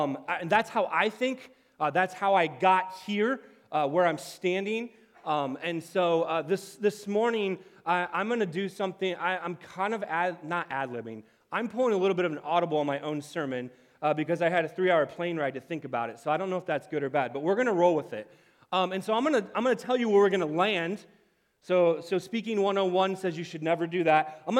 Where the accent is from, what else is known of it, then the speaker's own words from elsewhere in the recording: Fort Wayne, Indiana, United States; I grew up in Northeast Indiana in Fort Wayne.